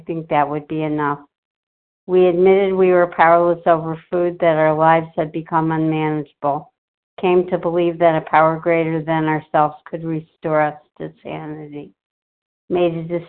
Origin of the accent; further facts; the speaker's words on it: Cleveland, Ohio, United States; I'm from Cleveland, Ohio.